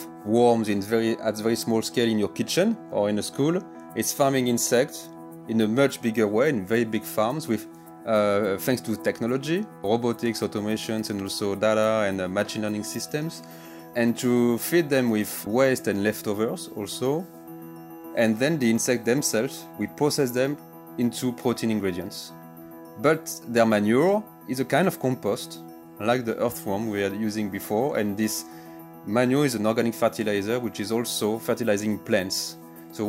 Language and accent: English; French Alps, France; I grew up in the French Alps, in the mountains, in the lakes, and I was catching butterflies, watching insects in the wild, in the forest.